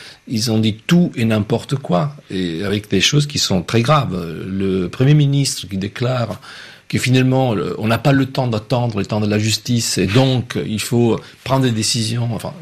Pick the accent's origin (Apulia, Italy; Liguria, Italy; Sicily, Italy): Liguria, Italy; Genoa; ce qui m'a choqué en tant qu'Italien et génois